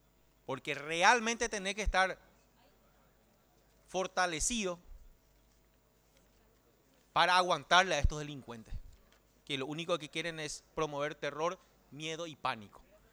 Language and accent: Spanish; Paraguay; Somos paraguayos y tenemos que ser orgullosos de ser paraguayos.